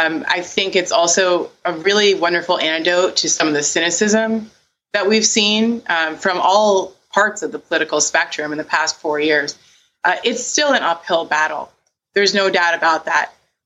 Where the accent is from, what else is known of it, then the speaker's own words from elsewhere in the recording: United States; So as an American, as a Christian, it was really a moment of hope.